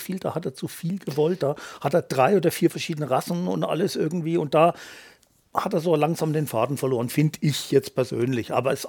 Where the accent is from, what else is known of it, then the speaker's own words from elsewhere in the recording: Iphofen, Bavaria, Germany; also born or lived in Coburg; ich komme aus Iphofen, geboren bin ich allerdings in Coburg.